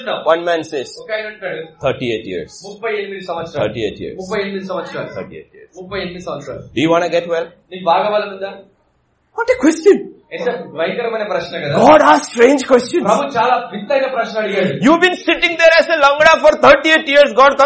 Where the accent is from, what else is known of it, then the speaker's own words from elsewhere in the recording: India; If you look at me, I am different. I am Indian.